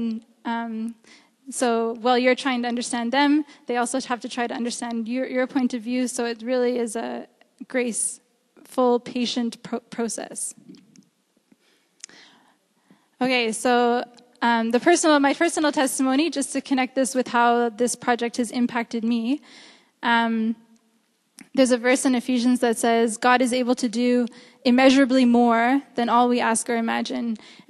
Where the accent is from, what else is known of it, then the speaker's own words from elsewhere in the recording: Canada; born there; what's the difference between these children and me that I was born in Canada and they were born here?